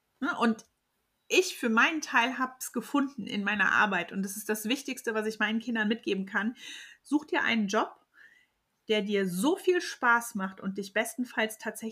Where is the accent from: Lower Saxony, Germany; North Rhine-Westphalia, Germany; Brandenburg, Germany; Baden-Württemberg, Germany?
North Rhine-Westphalia, Germany; Mönchengladbach; Na klar, ich bin auch aus Mönchengladbach. Ich bin im Moment 41.